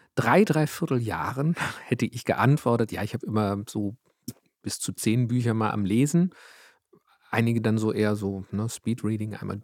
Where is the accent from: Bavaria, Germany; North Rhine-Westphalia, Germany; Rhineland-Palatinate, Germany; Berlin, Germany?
Berlin, Germany; now in Güstrow, Germany; Wobei, als Berliner gesagt, der Zoo Rostock ist genauso weit weg hier von Güstrow wie in Berlin.